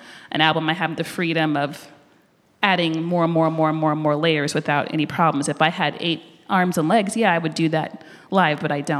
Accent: Rolla, Missouri, United States; growing up in Rolla wasn't like I can just get access to that.

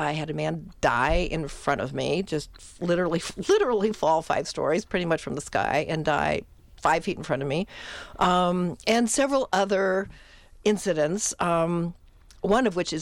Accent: Midwest, United States; I don't know, I'm a Midwesterner maybe.

